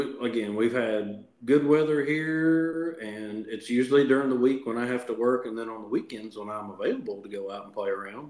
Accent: Cowpens, South Carolina, United States; my hometown of Cowpen, South Carolina.

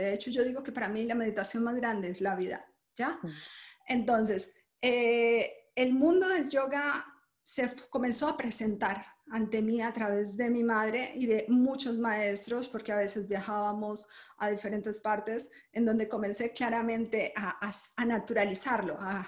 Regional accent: Huila, Colombia; Nací en Colombia, de hecho en un pueblito que se llama Colombia, que no se conoce ni los colombianos lo conocen, en medio de piedras y río

